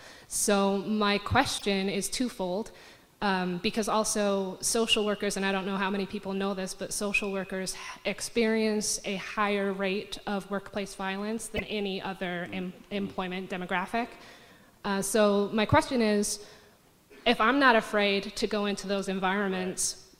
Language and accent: English; United Kingdom; I'm from Britain, and our police don't have guns.